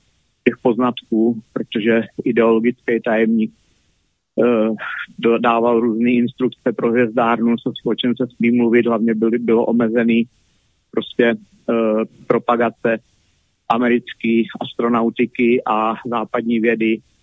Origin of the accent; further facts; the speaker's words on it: Hradec Králové, Hradec Králové Region, Czechia; now in Brno, Czech Republic; Profesí jsem fotograf, pocházím z Hradce Králové a většinu života žiju v Brně.